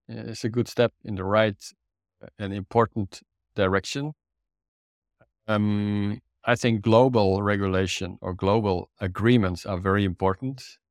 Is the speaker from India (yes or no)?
no; Netherlands; I'm from the Netherlands. Only 20 million people in the world who speak Dutch.